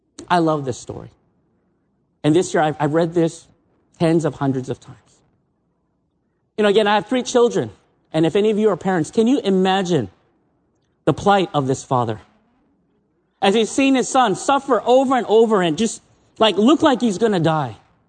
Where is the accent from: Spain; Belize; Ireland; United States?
United States; now in Japan; I'm American. I grew up in the U.S., but I've been in Japan for almost 30 years.